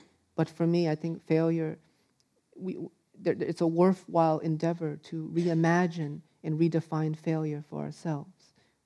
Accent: United States; as I grew up in America, I started to see these white men

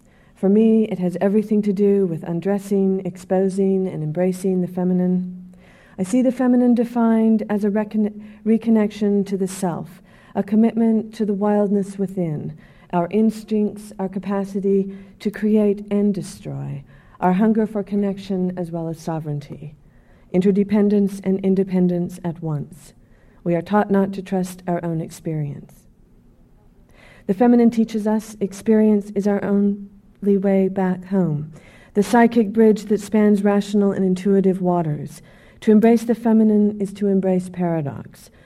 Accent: Utah, United States; also born or lived in Riverside County, California; I was born in California. I am a Utah native, but I was born here in Riverside County

